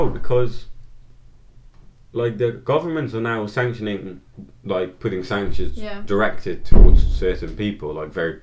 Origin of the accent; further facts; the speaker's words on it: Netherlands; So, like, obviously, I'm from Holland